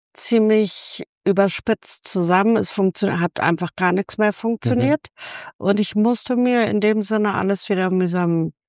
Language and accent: German; North Rhine-Westphalia, Germany; ich bin im Lippischen groß geworden.